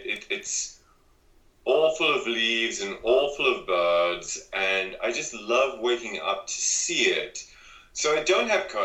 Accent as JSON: {"language": "English", "country": "South Africa", "tie": "born or raised there", "said": "I grew up in South Africa, a different country, and I grew up in a very strange political time in South Africa"}